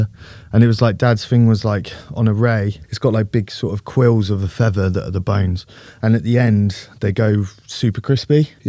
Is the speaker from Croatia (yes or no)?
no; South West England, United Kingdom; We grew up in Cornwall